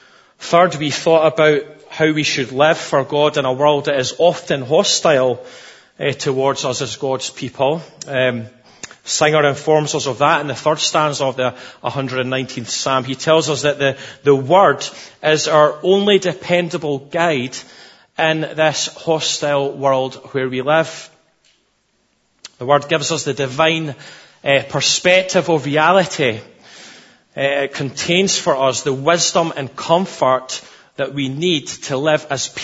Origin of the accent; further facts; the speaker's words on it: Musselburgh, Scotland, United Kingdom; It's good to be back in Musselburgh again, my hometown, my home church.